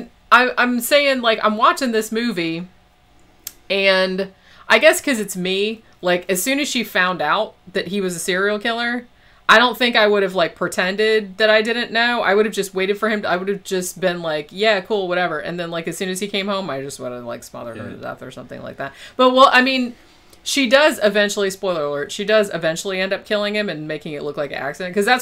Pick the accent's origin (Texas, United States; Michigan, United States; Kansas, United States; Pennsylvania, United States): Kansas, United States; I'm from Kansas, I know.